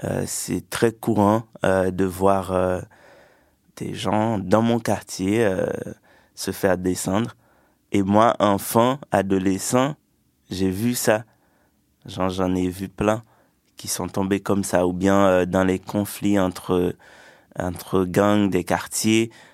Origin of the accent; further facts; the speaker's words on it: Sud-Est, Haiti; also born or lived in Port-au-Prince; J'ai grandi en Haïti, dans une petite campagne, dans le sud-est du pays. Ouais, j'ai passé jusqu'à mes 11 ans là-bas. Et après, j'ai migré à Port-au-Prince pour aller au lycée.